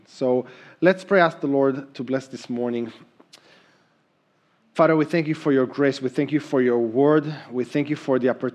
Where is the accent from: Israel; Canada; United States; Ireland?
Israel; Those of you that know me know I'm from Israel